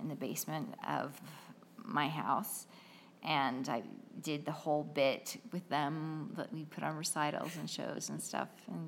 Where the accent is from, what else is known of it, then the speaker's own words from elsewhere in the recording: Idaho, United States; also born or lived in Utah; Growing up in Idaho and Utah, it was kind of a bubble.